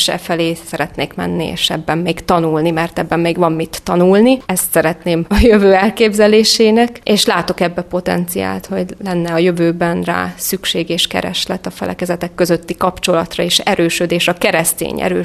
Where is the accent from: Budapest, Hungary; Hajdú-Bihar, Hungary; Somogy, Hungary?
Hajdú-Bihar, Hungary; Debrecen; én ugye Debrecenbe, egy civis városba, egy nagyvárosba nőttem fel.